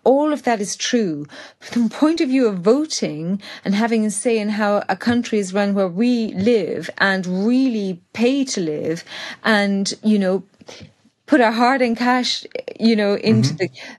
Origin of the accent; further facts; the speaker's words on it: Ireland; I've come from Ireland, and when I was growing up in Ireland, my parents didn't push. We had to do Irish at school, of course